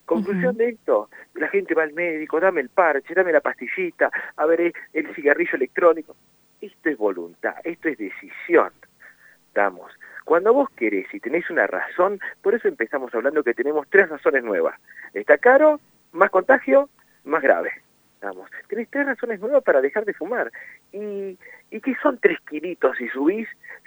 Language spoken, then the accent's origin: Spanish; Argentina; como buenos argentinos